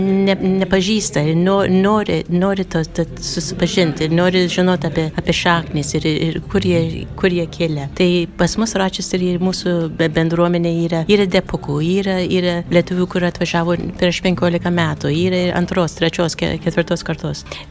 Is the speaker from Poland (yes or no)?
no; United States; aš tai, kaip augau Amerikoje